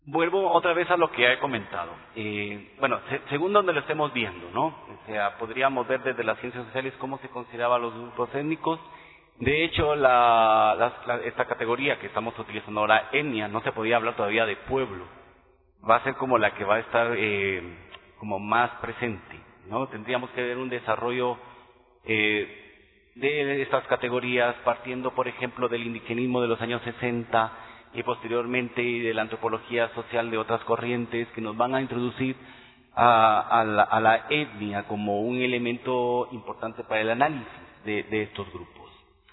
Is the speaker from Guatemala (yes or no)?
yes; Guatemala; Cuando decimos, es que todos somos guatemaltecos